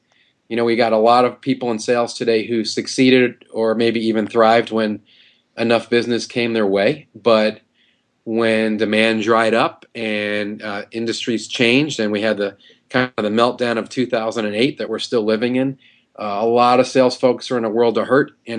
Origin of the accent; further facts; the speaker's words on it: New York, United States; now in St. Louis, United States; I am a transplanted New Yorker. I've lost most of my accent, but I'm from New York, from the city, and I've been in St. Louis 20 years this month